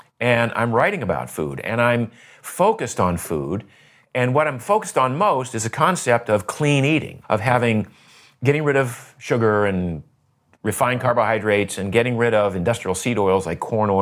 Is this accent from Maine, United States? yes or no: yes; Maine, United States; I shoveled snow in the wintertime because I grew up in Maine.